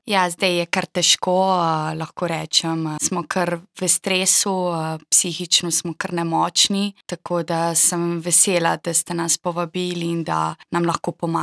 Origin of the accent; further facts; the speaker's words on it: Begunje pri Cerknici, Inner Carniola–Karst, Slovenia; now in Novo Mesto, Slovenia; Jaz sem drugače iz Begunj pri Cerknici, tako da trenutno sem že 6 let v Novem mestu